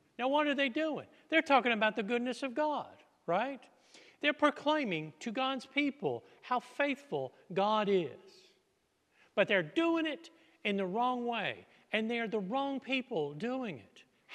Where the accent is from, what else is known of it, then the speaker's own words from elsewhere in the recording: Virginia, United States; Virginia. There were at least three accents in my hometown, and one of them was the preferred, kind of like RP in English.